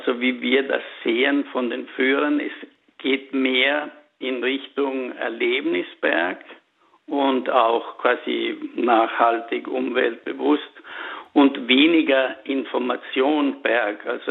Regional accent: Stilfs, Trentino-Alto Adige, Italy; Das ist sozusagen unsere Prägung als Südtiroler Verleger. Wir beide stammen aus kleinen Bergdörfern. Ich aus Stilfs, aus der Gemeinde, die um das Odlergebiet herum angesiedelt ist.

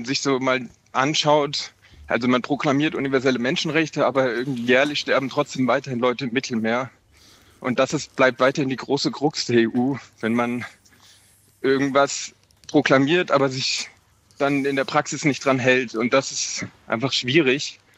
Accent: Saarland, Germany; Also ich bin aus Familie im Saarland groß geworden. Da war Europa keine Frage, das war einfach da.

